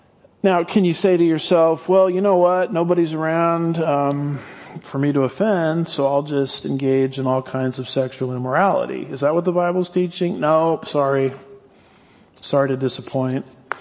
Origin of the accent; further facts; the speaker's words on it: California, United States; now in Texas, United States; So I'm from California. California has laws on its books against stealing. In 1999, we moved to Texas.